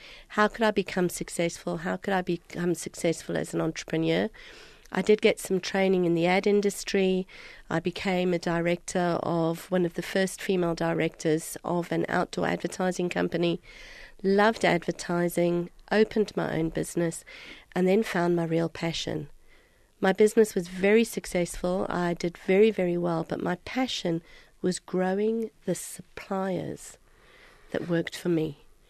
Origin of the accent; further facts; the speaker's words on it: United Kingdom; born there; Well, my background is very unconventional. I was born in the UK.